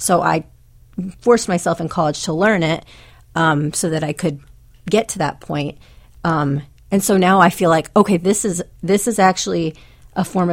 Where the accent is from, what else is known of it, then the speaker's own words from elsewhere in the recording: Amarillo, Texas, United States; I'm from Texas. I grew up in Amarillo, Texas, and I went to a small public school district on the outskirts, out of the city limits, as we call it in Texas.